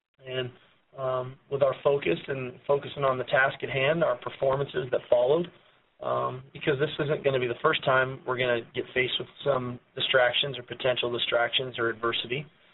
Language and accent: English; California, United States; I'm from Southern California, and there's a long line of history and tradition here of winning football and championships and accolades and all those things